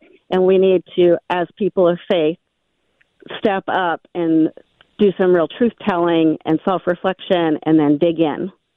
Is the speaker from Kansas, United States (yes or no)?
no; Memphis, Tennessee, United States; So I grew up in Memphis, Tennessee, and saw like my whole life this the impact of racial injustice.